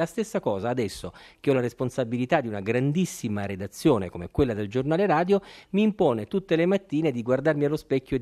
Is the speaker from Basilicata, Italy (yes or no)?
yes; Basilicata, Italy; Nel mio paesino in Basilicata c'era una radio che trasmetteva musica